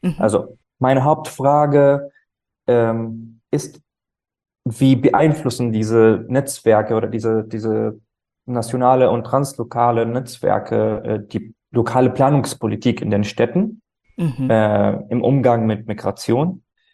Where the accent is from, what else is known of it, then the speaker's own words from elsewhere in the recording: Syria; moved away; ich bin ursprünglich aus Syrien